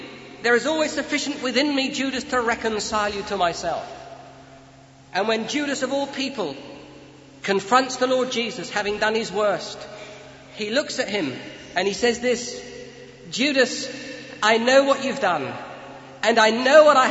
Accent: England, United Kingdom; But ladies and gentlemen, we as English are not always too good at confessing what God has put in our heart for one another.

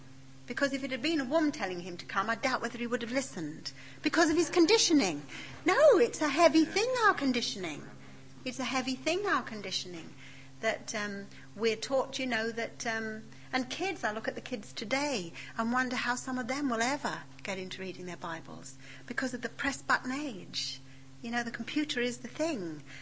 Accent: London, United Kingdom; accent: East End; You see, I'm an East Ender, right? I come from the East End of London.

